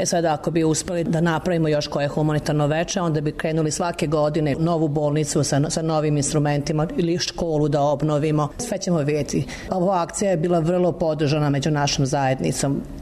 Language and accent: Serbian; Novi Sad, Vojvodina, Serbia; Da, u moj rodni grad. Ja sam Novosađanka